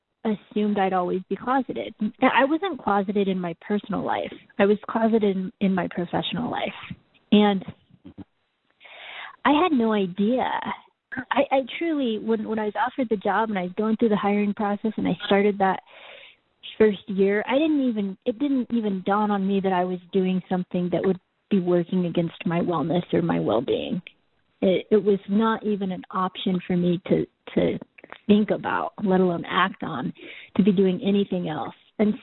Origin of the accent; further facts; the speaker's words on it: Boise, Idaho, United States; also born or lived in South Korea; I was born in South Korea and then adopted as an infant. And I was raised in Boise, Idaho, actually, and which is a predominantly white community.